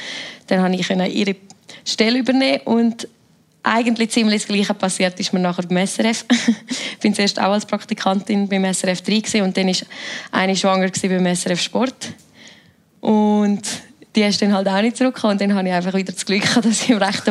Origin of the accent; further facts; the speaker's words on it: Grüsch, Graubünden, Switzerland; accent: Prättigau dialect; ich komme ursprünglich, aufgewachsen bin ich in Grüsch